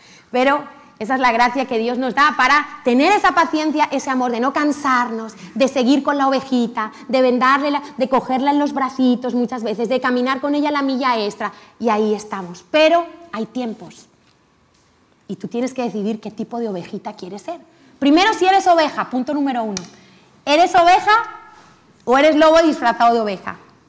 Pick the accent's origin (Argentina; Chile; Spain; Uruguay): Spain; yo soy española 100%, ¿vale? O sea, que el evangelio funciona. De padres españoles, abuelos españoles, que yo sepa, española de hace muchas generaciones.